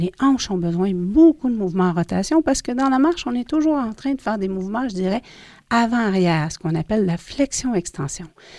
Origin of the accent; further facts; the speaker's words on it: Quebec, Canada; si nous sommes d'ici, donc nous sommes Québécois, Québécoises